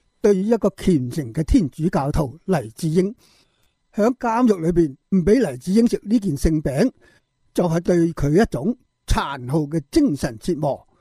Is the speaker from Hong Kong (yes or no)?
yes; Hong Kong; 作为我们香港人是心痛的